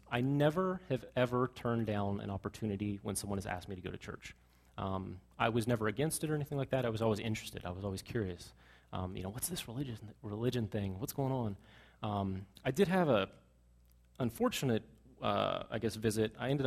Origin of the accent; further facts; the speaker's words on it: California, United States; born there; also born or lived in Japan; You know, I was born in California. I've been as far around the world as a Japan. Lived there for a while.